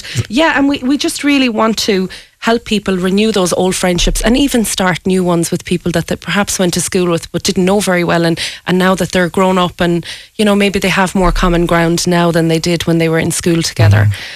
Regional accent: Ireland; I think when it comes to being Irish as well, it's very important for us to connect, and we just want to reconnect with those people.

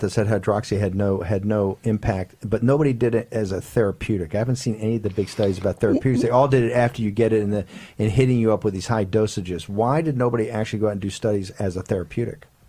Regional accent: Richmond, Virginia, United States; I'm a Southerner, right? I come from Richmond, Virginia, the capital of the Confederacy. So I'm deeply imbued in all the history of the Confederacy.

